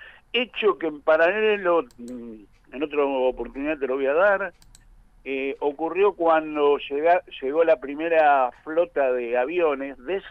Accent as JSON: {"language": "Spanish", "town": "Carmen de Patagones", "region": "Buenos Aires Province", "country": "Argentina", "tie": "born or raised there", "said": "Yo me crié en Patagones, por lo tanto, es una ciudad que realmente es como si hubiera nacido ahí."}